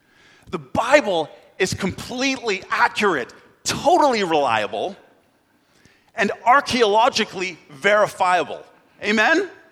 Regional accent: Canada; I'm Canadian. I'm from Canada.

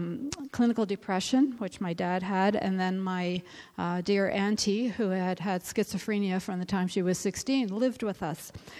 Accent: Toronto, Ontario, Canada; born there; I hate to admit it, but I was born in Toronto.

